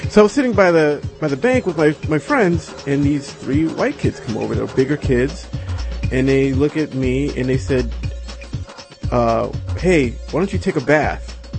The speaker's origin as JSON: {"language": "English", "town": "Staten Island", "region": "New York", "country": "United States", "tie": "born or raised there", "said": "I grew up in Staten Island, and I had friends of all. I happened to live in a neighborhood that all different kinds of people"}